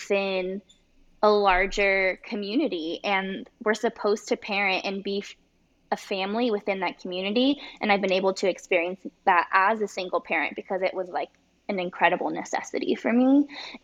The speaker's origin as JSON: {"language": "English", "region": "California", "country": "United States", "tie": "born or raised there", "also_born_or_lived": "New York", "lives_now": "Austin, United States", "said": "And yeah, I'm from Southern California, so grew up there, lived a little bit on the East Coast in New York when I was finishing up school, and moved to Austin during a funky time."}